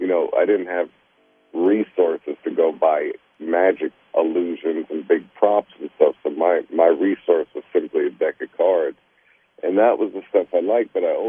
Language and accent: English; Brooklyn, New York, United States; Like, I grew up in Brooklyn, New York, and had a single mother, and we didn't have many things